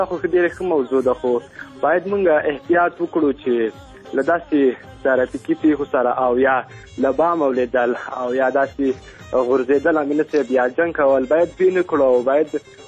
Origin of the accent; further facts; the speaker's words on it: Ghazni, Afghanistan; مونږ د هلمند نه یو، مونږ د غزنی یو، او د هلمند راغلی یو